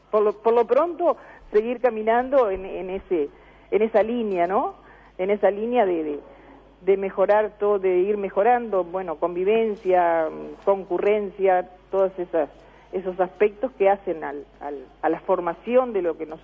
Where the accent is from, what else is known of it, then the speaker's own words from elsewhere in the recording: Nueva Helvecia, Colonia, Uruguay; Yo soy de Nueva Helvecia.